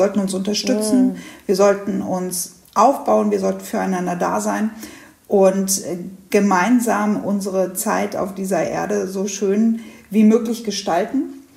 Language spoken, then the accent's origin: German; Hanover, Lower Saxony, Germany; Ich komme aus Hannover. Ich bin 41 Jahre alt. Ich bin Polizeibeamtin im Land Niedersachsen.